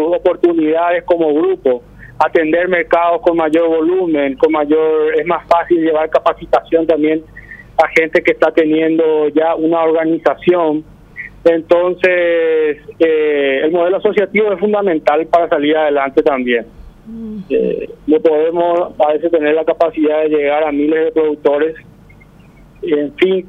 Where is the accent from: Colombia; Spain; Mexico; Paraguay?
Paraguay; Asunción; No, yo vengo acá de la zona central, soy de Asunción